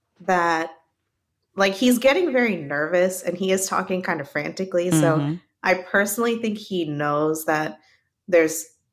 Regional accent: Arkansas, United States; Oh, you know, see, I'm from Arkansas, so I know what glamping is.

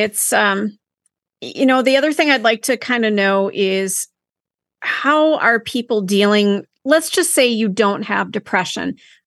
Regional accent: Minnesota, United States; accent: Minnesota; moved away; I belong to a Minnesota group on there, even though I don't live in Minnesota. That's kind of my home state.

